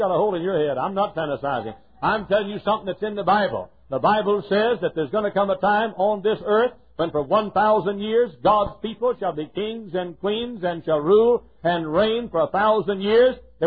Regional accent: Texas, United States; I myself, growing up in Texas, if I lived in the mountains, I'd be a little stifled.

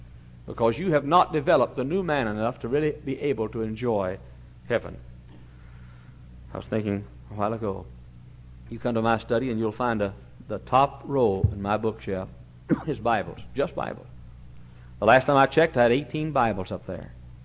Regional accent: El Paso, Texas, United States; where are you from in Texas? Well, El Paso.

